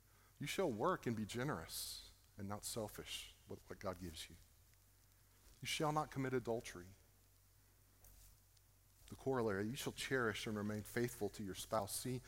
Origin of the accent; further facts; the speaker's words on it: Floresville, Texas, United States; I grew up out in Floresville, and I didn't grow up in Floresville. I grew up outside of town.